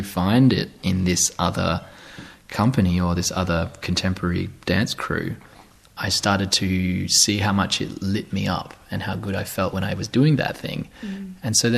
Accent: Australia; growing up in Australian culture, I was afraid of becoming a dancer

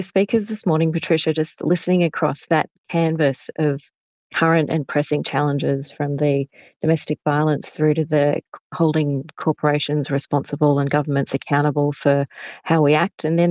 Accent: Mauritius; Actually, I'm from Mauritius, Patricia.

